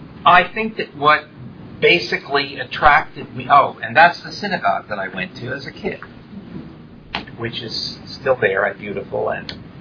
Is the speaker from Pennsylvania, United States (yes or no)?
yes; Philadelphia, Pennsylvania, United States; But I grew up in Philadelphia, obviously, and I'm really well aware of the Quaker influence. And I grew up in a neighborhood that was largely Catholic in East Mount Airy.